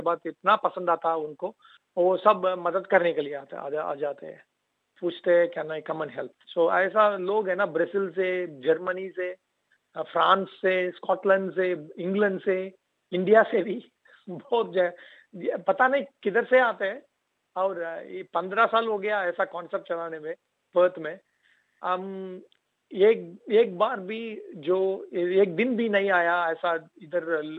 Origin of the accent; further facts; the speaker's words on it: South India, India; Hindi is a second language; I am very sorry, मैं south Indian हूँ, मगर मैं पूरा ट्राई किया ऐसा बात करने के लिए।